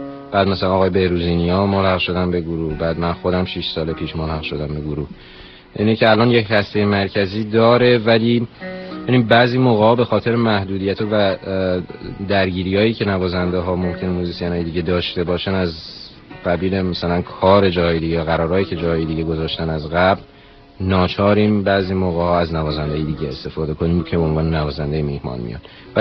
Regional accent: Iran; moved away as an adult; now in Los Angeles, United States; 13 سال هستش که از ایران اومدم اینجا، ساکن لس آنجلس هستم.

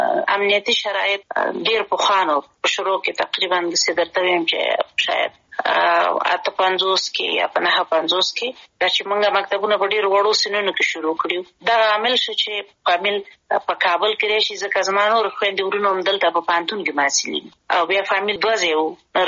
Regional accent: Kunar, Afghanistan; also born or lived in Kabul; زه اصلا د کونړ ولایت یم، او پیدایښت هم په خپل مملکت کې دی. لومړنۍ زده کړې مې یعنی اول او دویم صنف مې د کونړ په ولایت کې لوستی دی. دریم صنف نه بیا کابل ته راغلي، درسونه مې په کابل کې ویلي دي.

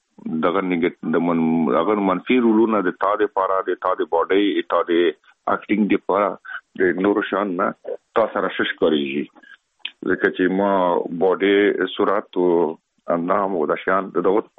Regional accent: Afghanistan; خلک خبر دي چې زه افغاني یم

